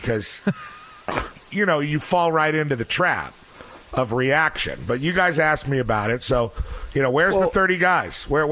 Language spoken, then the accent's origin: English; United States; I was just another front runner like every other American white kid or whatever in suburbia.